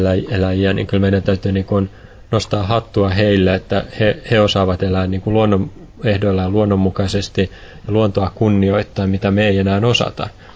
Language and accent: Finnish; Espoo, Uusimaa, Finland; also born or lived in Satakunta; Mun lapsuus on siis itse asiassa aika kaupunkimaisessa ympäristössä Espoossa pääasiassa, vaikka mä oon syntynyt tuossa Pohjois-Satakunnassa